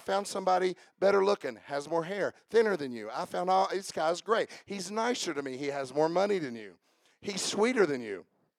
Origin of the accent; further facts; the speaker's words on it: United States; born there; I really am glad that I was born in America.